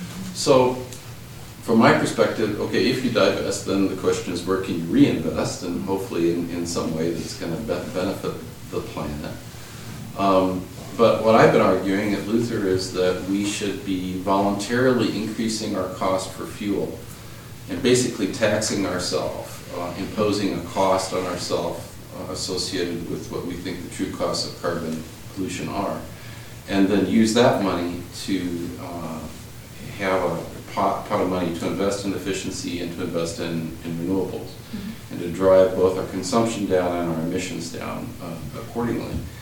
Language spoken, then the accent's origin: English; South Africa; I grew up in South Africa